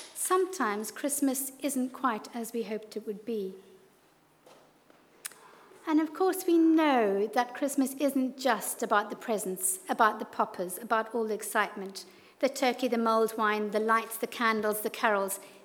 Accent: Zimbabwe; I grew up in Zimbabwe, and we had quite a big yard

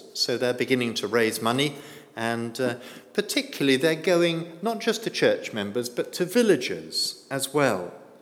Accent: United Kingdom; because we're British after all, aren't we?

